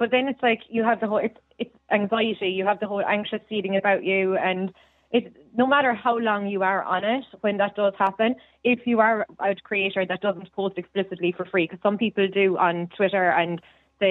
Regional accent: Ireland; I'm Irish.

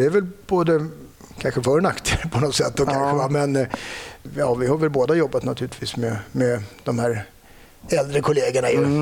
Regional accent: Stockholm, Stockholm County, Sweden; Jag är uppvuxen söder om Stockholm, Långbro, Älvsjö. Mm. Och jag har flyttat tillbaka i mitt föräldrahem också.

